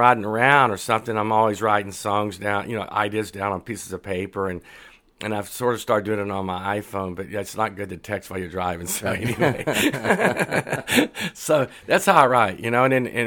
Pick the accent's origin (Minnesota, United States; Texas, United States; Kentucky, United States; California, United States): Texas, United States; Dumas; is I'm from north of Amarillo. It's Dumas, right?